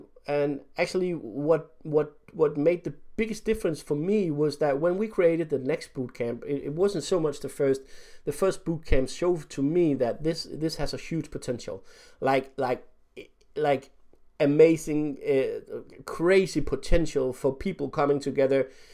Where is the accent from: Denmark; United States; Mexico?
Denmark; I'm from Denmark, so this is where my story takes place.